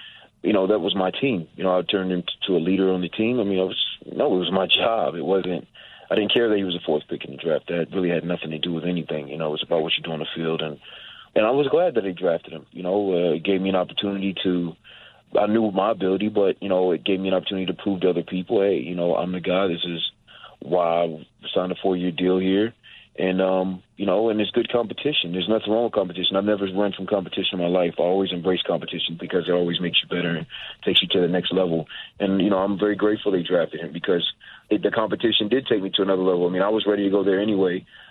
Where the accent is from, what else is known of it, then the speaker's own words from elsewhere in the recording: Virginia, United States; I'm from Virginia and I'm used to the cold